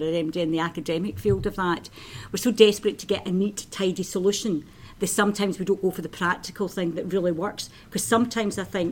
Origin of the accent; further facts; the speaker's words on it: Glasgow, Scotland, United Kingdom; And I'm Glaswegian, I talk very quickly.